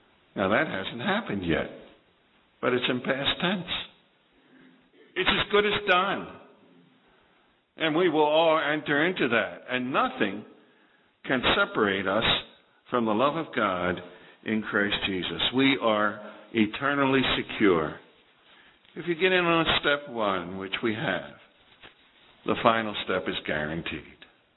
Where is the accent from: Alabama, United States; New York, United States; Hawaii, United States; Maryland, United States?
Maryland, United States; Baltimore; We grew up in Baltimore.